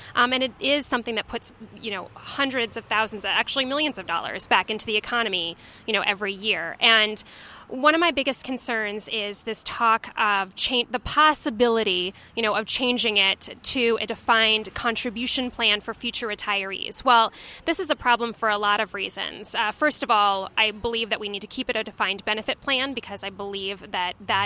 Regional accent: Rhode Island, United States; moved away as an adult; also born or lived in Washington, D.C.; now in Iowa, United States; Well, I'm originally from Rhode Island, lived in D.C. for 5 years after college, and moved to Iowa in 2003 with my husband

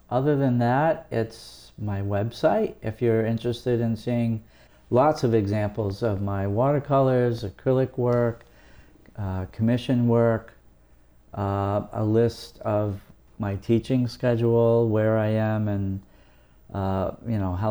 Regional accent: Vermont, United States; where I grew up in Vermont, when my folks retired off of the dairy farm, they bought a little house in the village

